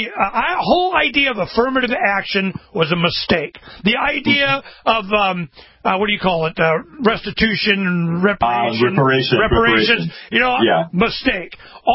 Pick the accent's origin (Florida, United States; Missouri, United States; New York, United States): Florida, United States; I grew up in Florida in the 60s. I was born in 61.